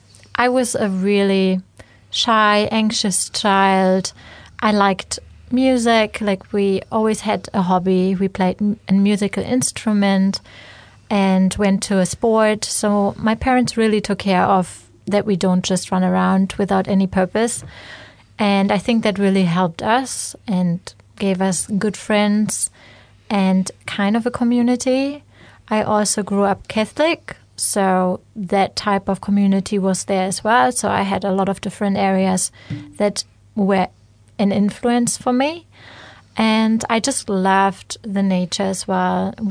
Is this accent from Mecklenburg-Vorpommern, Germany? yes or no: yes; Neustrelitz, Mecklenburg-Vorpommern, Germany; English is a second language; I grew up in Neustrelitz. That's a relatively small town in Germany, in the north of Germany. It was, as said, a small town where everyone knows each other.